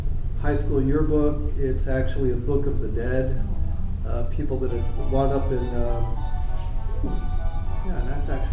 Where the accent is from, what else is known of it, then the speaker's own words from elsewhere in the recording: Los Angeles, California, United States; I spent a lot of time in L.A. I grew up in East Los Angeles in the 50s, in the 60s. Got involved early on as a young teen in the Chicano movement.